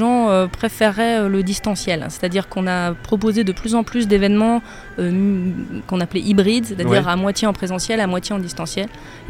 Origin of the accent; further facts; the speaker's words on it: Tours, Centre-Val de Loire, France; Ah oui, je suis originaire de Tours, depuis toujours.